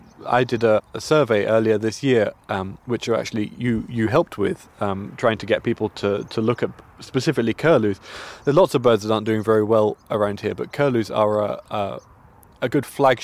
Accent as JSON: {"language": "English", "town": "Dumfries", "region": "Scotland", "country": "United Kingdom", "tie": "born or raised there", "said": "I was born in Dumfries and I've been here the whole time. I'm 36 now"}